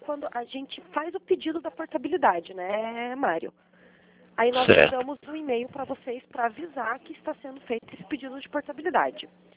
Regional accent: Curitiba, Paraná, Brazil; Eu sou de Curitiba

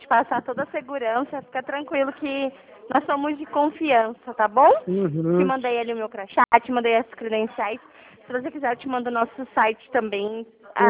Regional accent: Curitiba, Paraná, Brazil; Eu sou de Curitiba.

